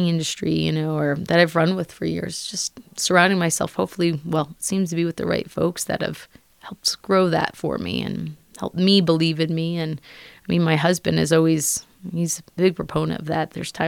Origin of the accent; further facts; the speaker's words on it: Pennsylvania, United States; now in Colorado, United States; I did grow up in Pennsylvania, so I'm not from Colorado originally. I've lived here since about 2008.